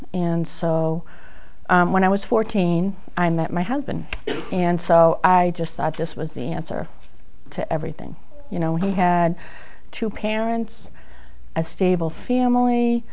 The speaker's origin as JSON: {"language": "English", "town": "Boston", "region": "Massachusetts", "country": "United States", "said": "I am from Boston, if you can't tell by now."}